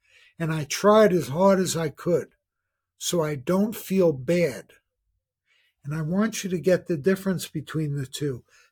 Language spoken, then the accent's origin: English; Jersey City, New Jersey, United States; I'm a guy from Jersey City.